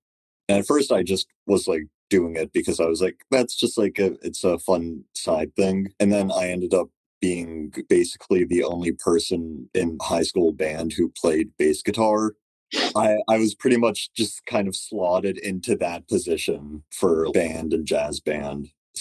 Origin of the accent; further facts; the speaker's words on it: Rhode Island, United States; But I mentioned that I was from Rhode Island and I was playing bass